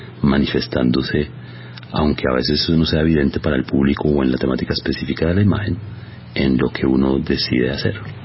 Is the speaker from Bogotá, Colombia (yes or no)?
yes; Bogotá, Colombia; born there; Yo soy bogotano de nacimiento y he vivido todo el tiempo en la ciudad, he vivido en diferentes ciudades.